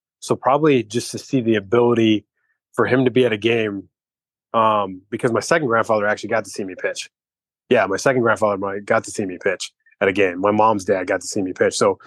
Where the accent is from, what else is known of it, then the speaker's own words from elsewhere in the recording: California, United States; unfortunately with growing up in California, it wasn't as big back then